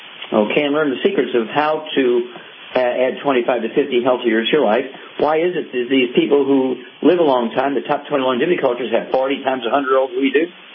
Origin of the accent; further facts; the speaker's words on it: Missouri, United States; let's start out in Missouri, my home state